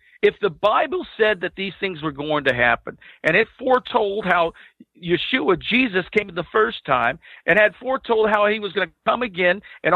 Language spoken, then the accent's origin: English; California, United States; And I'm from California. I left the city.